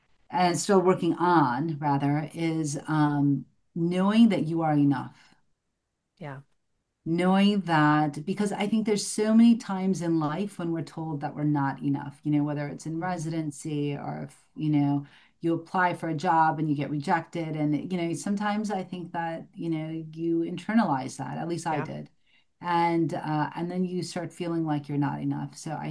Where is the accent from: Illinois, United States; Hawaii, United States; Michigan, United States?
Michigan, United States; Well, you so I grew up in Michigan, so I'm from Michigan.